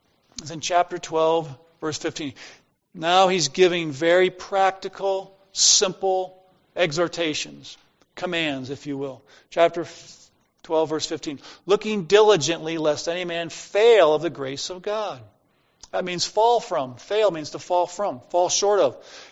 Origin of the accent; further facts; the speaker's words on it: Ohio, United States; Where I grew up in Ohio, no one cultivated. It's a cultivate.